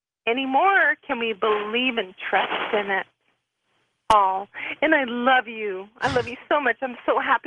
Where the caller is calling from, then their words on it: Glendora, California, United States; Hi, I'm calling from Glendora, California.